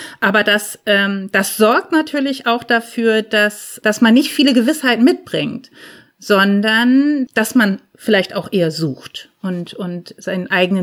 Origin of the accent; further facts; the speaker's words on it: Lübeck, Schleswig-Holstein, Germany; Für mich als Norddeutsche, die aus Lübeck kommt oder aus der Nähe davon, ist das einfach wirklich sehr süddeutsch.